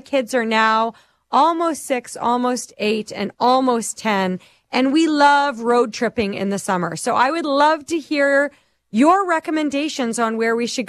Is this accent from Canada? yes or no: yes; Saskatchewan, Canada; moved away as an adult; also born or lived in Ontario; It's funny because I grew up in Saskatchewan. I left here in my early 20s to move to Ontario, where I worked for about 15 years.